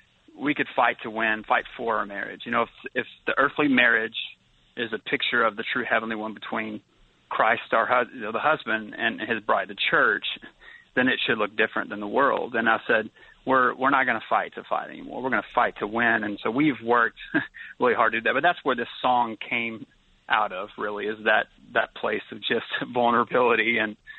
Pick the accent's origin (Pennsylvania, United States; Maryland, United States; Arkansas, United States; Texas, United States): Arkansas, United States; Mountain Home; Well, born and raised in Arkansas, a little town, north central Arkansas called Mountain Home.